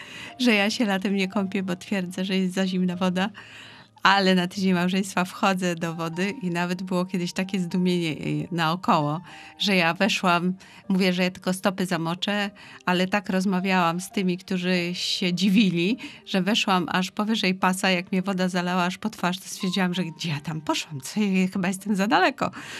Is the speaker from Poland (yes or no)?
yes; Gdańsk, Pomeranian Voivodeship, Poland; now in Jastarnia, Poland; Ja jestem mieszkanką Gdańska. Urodziłam się w Gdańsku, jestem gdańszczanką, a za mężem znalazłam się w Jastarni.